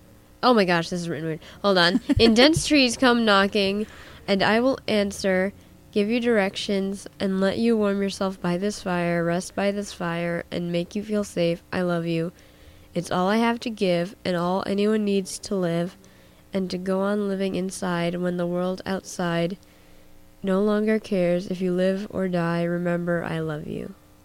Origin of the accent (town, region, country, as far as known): Hudson, New York, United States